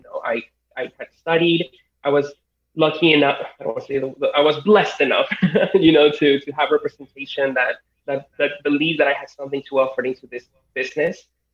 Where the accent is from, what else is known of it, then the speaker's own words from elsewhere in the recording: Colima, Mexico; I mean, I was born in Mexico. My whole family is from Mexico. We're actually from a place called Colima.